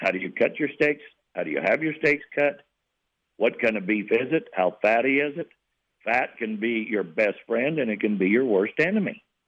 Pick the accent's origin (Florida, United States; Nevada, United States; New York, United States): Nevada, United States; I was raised at Horvath in Nevada, south of McDermott, north of Winnemucca.